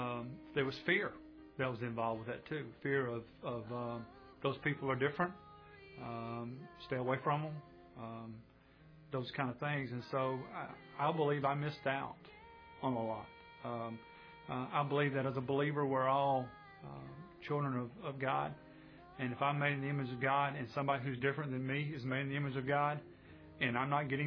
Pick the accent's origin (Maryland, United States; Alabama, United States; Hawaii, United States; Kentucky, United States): Alabama, United States; Birmingham; born there; now in Madison, United States; I was born in Birmingham, Alabama. Growing up, I was the youngest of 9 kids.